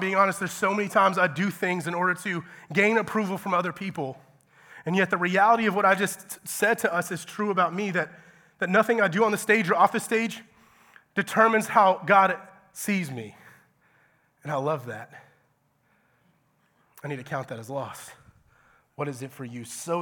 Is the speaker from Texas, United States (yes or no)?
no; Georgia, United States; I'm from Georgia, okay? So this isn't a thing there.